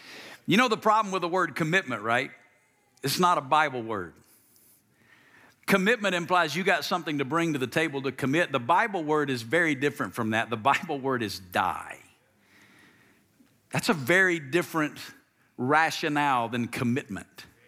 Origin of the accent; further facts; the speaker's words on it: Alabama, United States; now in Las Vegas, United States; I grew up in the state of Alabama. I've lived the last 20 plus years in Las Vegas, Nevada, but growing up in Alabama, a lot of people assume you come from churched families.